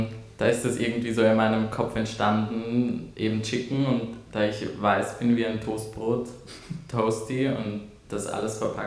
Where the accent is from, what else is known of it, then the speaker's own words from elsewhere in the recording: Vorarlberg, Austria; now in Vienna, Austria; Na, wir kommen ja auch nicht aus Wien, also...